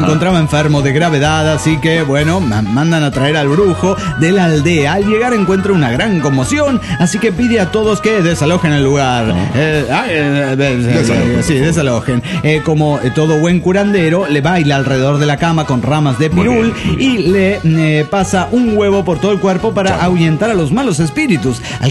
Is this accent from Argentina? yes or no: no; San Vicente Chicoloapan, State of Mexico, Mexico; now in Nezahualcóyotl, Mexico; En la actualidad yo vivo en Ciudad Nets, en Netzahualcóyotl. No soy de Texcoco, soy de un municipio que colinda con Texcoco. Bueno, se llama San Vicente Chicoloapan